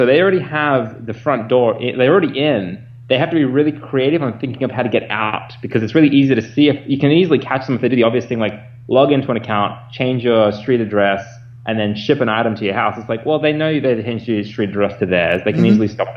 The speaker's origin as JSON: {"language": "English", "country": "Australia", "said": "the analogy I use as an Australian, and we've been taught this from birth"}